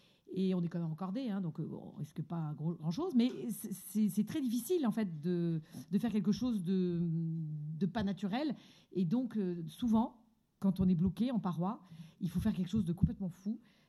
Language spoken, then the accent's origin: French; Paris, Île-de-France, France; parce que moi, j'ai grandi à Paris